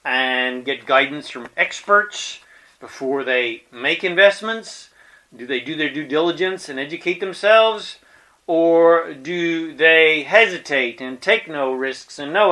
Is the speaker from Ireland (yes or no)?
no; Colorado, United States; born there; I was born in Colorado in the mountains, and I used to go rock climbing all the time.